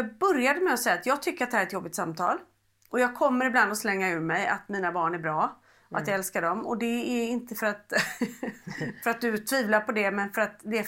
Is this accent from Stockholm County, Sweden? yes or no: no; Sundsvall, Västernorrland County, Sweden; Jag är från Sundsvall. Ja, jag gillar ju Sundsvall.